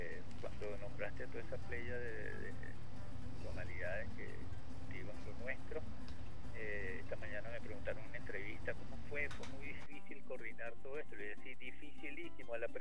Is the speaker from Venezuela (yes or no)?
yes; Venezuela